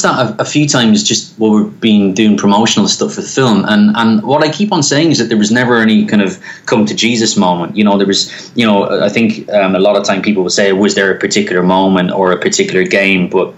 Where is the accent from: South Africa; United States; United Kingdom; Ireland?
Ireland; growing up in Ireland, we didn't actually have, in our family home, we didn't have access to UK channels, multi-channel, as we call it back home.